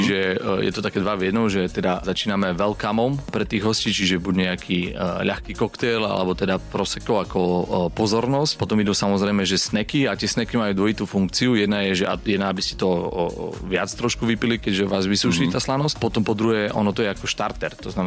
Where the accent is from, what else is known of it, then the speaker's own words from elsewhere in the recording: Snina, Prešov Region, Slovakia; keďže pochádzam z východu zo Sniny.